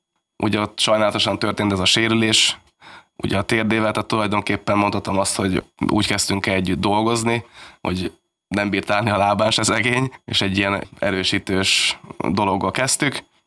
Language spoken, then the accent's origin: Hungarian; Hungary; nyilván ebben a városban nőttem föl, én is annak idején sportolóként itt versenyeztem